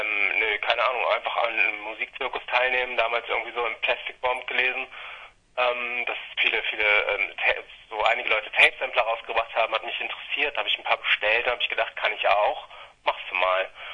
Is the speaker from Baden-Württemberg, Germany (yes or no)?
no; Bückeburg, Lower Saxony, Germany; Bückeburg, also damals noch Stadthagen, das ist so zwischen Bielefeld und Hannover, ziemlich genau.